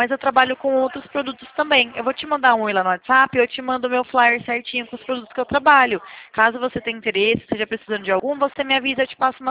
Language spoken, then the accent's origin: Portuguese; São Paulo, Brazil; Eu sou aqui de São Paulo.